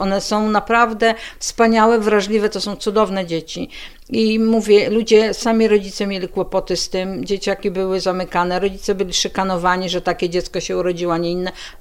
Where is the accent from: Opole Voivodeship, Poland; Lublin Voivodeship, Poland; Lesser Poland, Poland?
Lublin Voivodeship, Poland; Zamość; My w Zamościu, bo jestem zamościanką rodowitą też